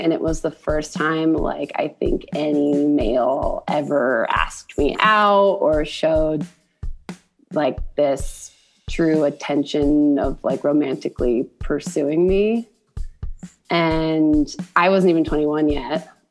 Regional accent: Denver, Colorado, United States; So I grew up in Denver, but I went to college in Rhode Island

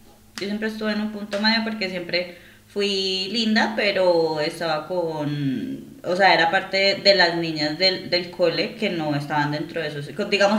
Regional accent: Cali, Valle del Cauca, Colombia; Soy caleña, no te estoy coqueteando.

